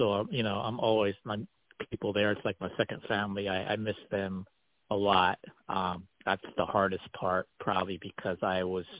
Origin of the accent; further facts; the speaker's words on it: New Jersey, United States; I came from South Jersey. You know, Jersey was okay, but I got tired of it.